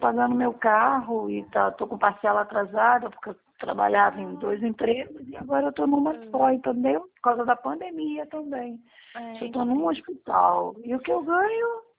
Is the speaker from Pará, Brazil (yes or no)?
no; Rio de Janeiro, Brazil; Então, eu sou do Rio.